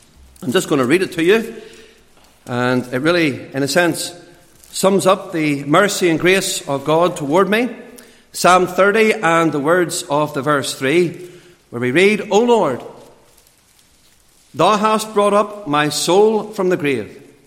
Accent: Lisburn, Northern Ireland, United Kingdom; I was born and brought up in Lisburn, and at a very early age had the joy of going to Sunday school. I was sent very faithfully to a Baptist Sunday school in Belfast, Great Victoria Street it actually was.

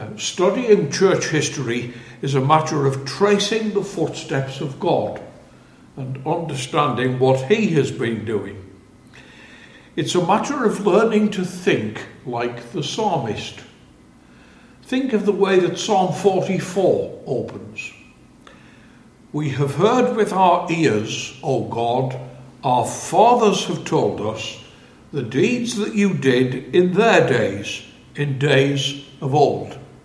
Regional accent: Sunderland, North East England, United Kingdom; I come from Sunderland in the northeast of England. And if you're wondering at why my accent is rather strange for these parts, that is the reason why.

